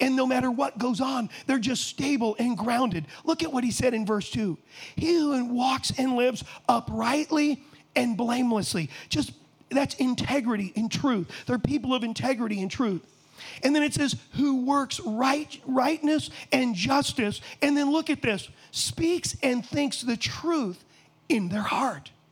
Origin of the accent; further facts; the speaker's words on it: Huntington Beach, California, United States; also born or lived in San Diego; now in Michigan, United States; I was raised in Huntington Beach for the first 18 years of my life, and then we lived in San Diego